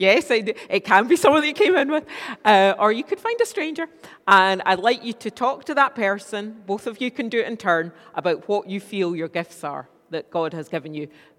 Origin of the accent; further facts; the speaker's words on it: Scotland, United Kingdom; I'm going to ask you this morning to do something that will feel very challenging for us as Scottish people.